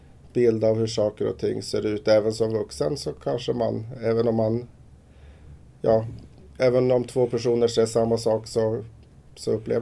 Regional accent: Lycksele, Västerbotten County, Sweden; Jag växte upp i Lycksele, Lappmark, i en liten by utanför Lycksele som heter Rödingträsk. Där har vår familj sin bas, så att säga. Sen bodde vi i Lycksele på vintrarna.

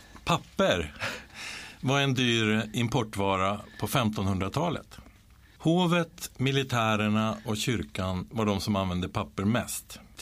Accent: Uppsala, Uppsala County, Sweden; born there; 1612 grundades en papperskvarn i min födelsestad Uppsala.

